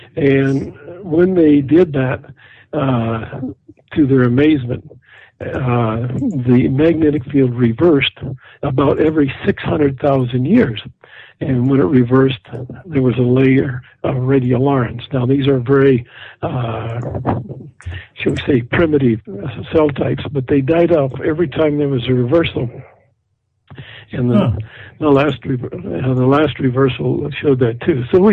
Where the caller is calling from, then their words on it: Las Vegas, Nevada, United States; I'm calling from Las Vegas, Nevada.